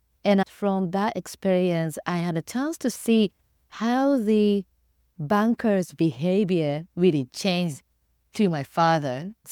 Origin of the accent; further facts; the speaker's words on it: Tokyo, Japan; English is a second language; I was born in Tokyo and I pretty much grew up in Japan, Tokyo itself. I was born as a first child and my father actually, he came from the countryside in the northeast of Japan, which is Yamagata prefectures.